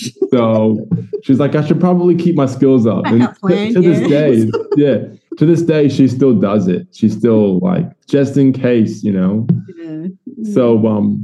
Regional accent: Florida, United States; moved away as an adult; now in Australia; I was born and raised in Florida and for 20 years, and then I moved out here to Australia in 2005 to marry my wife.

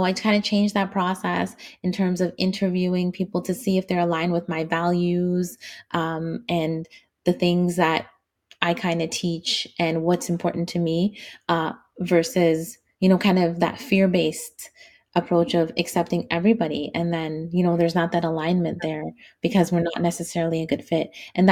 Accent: Canada; So whether you're a foreign national, a Canadian, because I'm Canadian, or you know, somebody who's new to the country

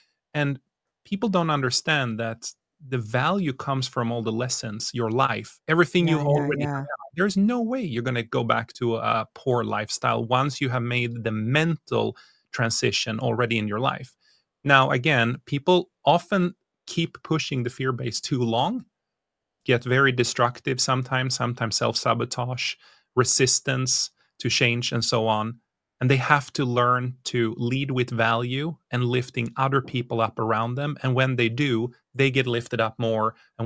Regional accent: Sweden; now in United States; So I'm originally from Sweden. I moved to US 2014. I also come from a very humble upbringing, as poor as you can get in Sweden. I grew up with a single mom that worked in a daycare.

